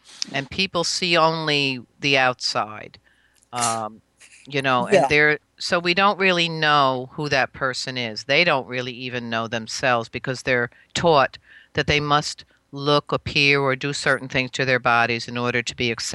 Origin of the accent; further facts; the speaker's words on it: New York, United States; I grew up here in the Hudson Valley. I was born here on Turtle Island. I was right. born actually in this area in the Hudson Valley, yeah, upstate New York.